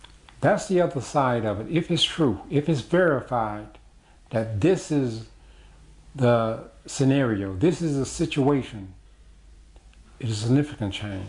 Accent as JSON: {"language": "English", "region": "Mississippi", "country": "United States", "tie": "born or raised there", "said": "I'm a country boy. I was born and raised in Mississippi."}